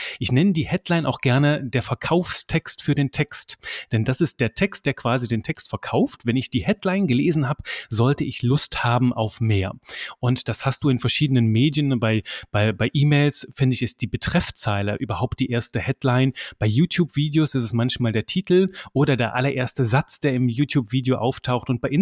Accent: Eastern Belgium, Belgium; bin kein Russe, bin Belgier, komme aus einem kleinen 250-Einwohner-Dorf im Osten von Belgien

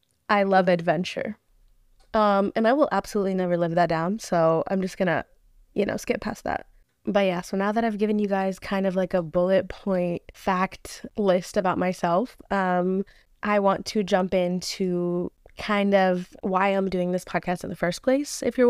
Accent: United States; I am Algerian fully. My parents are both from Algeria and I was raised in America.

